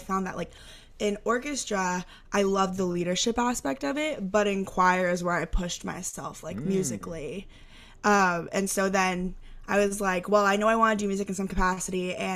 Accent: Houston, Texas, United States; Yes, I grew up in Houston, Texas.

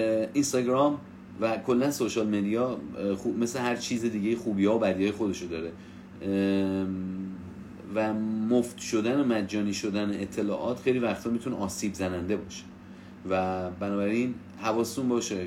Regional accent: Iran; born there; خدا رو شاکرم که در کشوری به دنیا آمدم که این علم خیلی راحت تر میشه راجبش صحبت کرد

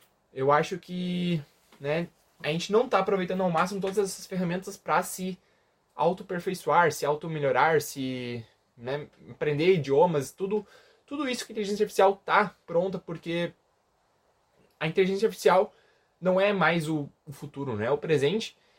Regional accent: Brazil; mas que nós somos brasileiros e a gente é resistente para fazer as coisas dar certo

